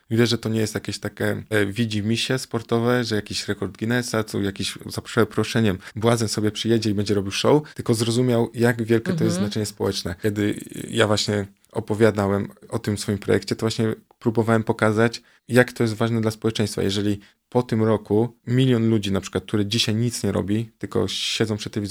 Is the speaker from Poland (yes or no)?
yes; Toruń, Kuyavian-Pomeranian Voivodeship, Poland; moved away as an adult; now in Netherlands; Ja mieszkam w ogóle w Holandii tak naprawdę całe moje dorosłe życie, a pochodzę z Torunia.